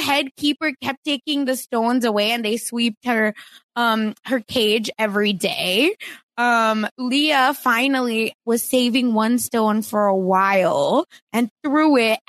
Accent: India; And, I'm from India.

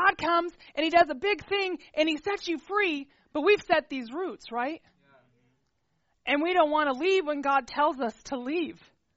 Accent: Texas, United States; moved away; I'm from Texas. And I love Texas and I love heat. Okay? So I moved up here in 2001 and I hated it.

